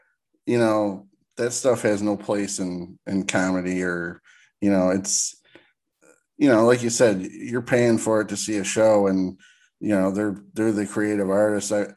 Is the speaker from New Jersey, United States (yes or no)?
no; New York, United States; And I'm from New York. I still live in New York